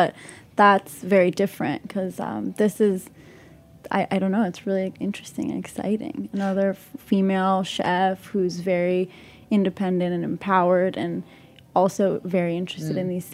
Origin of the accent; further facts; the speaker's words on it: Salt Lake City, Utah, United States; now in New York, United States; living in New York for the last 9 years, growing up in Salt Lake City, being in the West Bank, going back and forth, and not ever feeling, you know, fully Palestinian or fully American